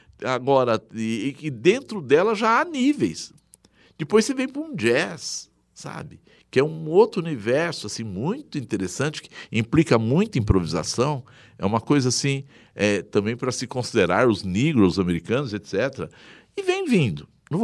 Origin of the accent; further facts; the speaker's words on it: Buritama, São Paulo, Brazil; born there; Fui para minha terra de nascença, Buritama.